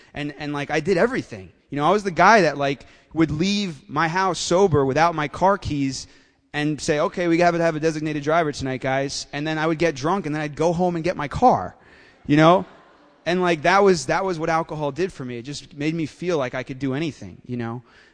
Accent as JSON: {"language": "English", "region": "New York", "country": "United States", "tie": "born or raised there", "said": "So I grew up in Westchester. Nice Jewish boy, great parents, good family"}